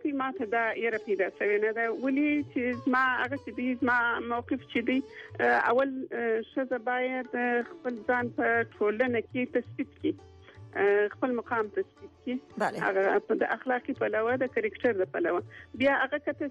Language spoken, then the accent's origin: Pashto; Kandahar, Afghanistan; زه په کندهار کې لوڅه یم د کندهار په محیط کې زه لوڅه یم